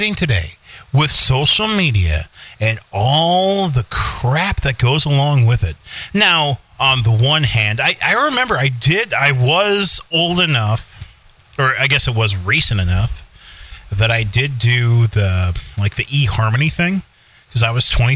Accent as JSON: {"language": "English", "town": "Minneapolis", "region": "Minnesota", "country": "United States", "tie": "born or raised there", "said": "growing up in Minneapolis"}